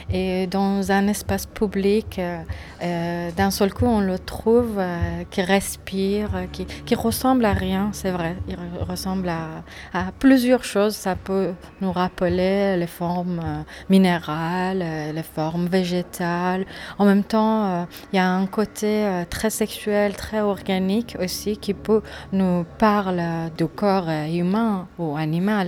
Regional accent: Iran; Je suis une artiste iranienne, du coup, je viens d'Iran.

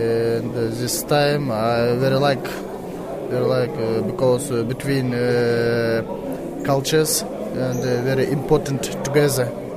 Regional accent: Kyrgyzstan; English is a second language; I come from Kyrgyzstan.

